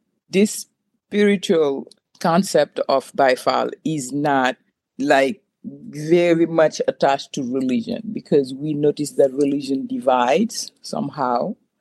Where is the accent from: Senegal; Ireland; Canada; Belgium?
Senegal; moved away as an adult; now in United States; I'm from Senegal, West Africa, and I have a master's degree in finance and accounting.